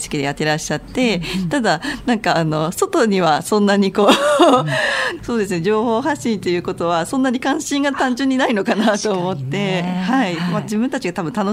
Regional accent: Seto, Aichi, Japan; きっかけとしては私が瀬戸市出身で、それでしばらく10年ぐらいですね、関東の方に出ていたんですけども

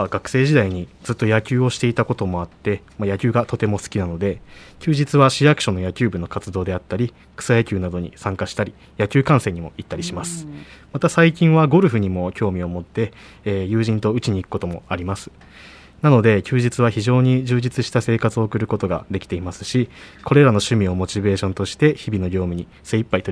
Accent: Seto, Aichi, Japan; 私は生まれも育ちも瀬戸なので、瀬戸への愛着がすごく強いです。

